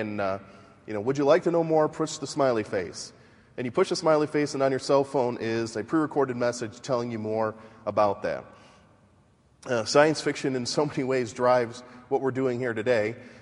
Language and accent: English; Detroit, Michigan, United States; I'm from Detroit and my family all worked for Ford